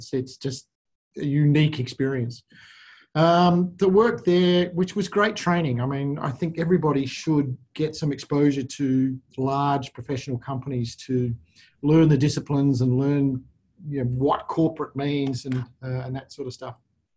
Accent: Perth, Western Australia, Australia; He started a business called Tom's Tyres. I'm from Perth.

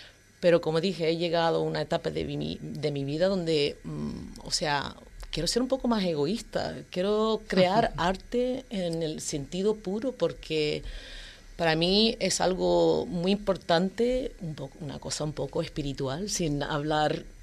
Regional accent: Australia; now in Spain; yo me crié en Australia con mis padres, que eran inmigrantes, majoreros de aquí, de pura cepa, se puede decir. Y en Australia me crié.

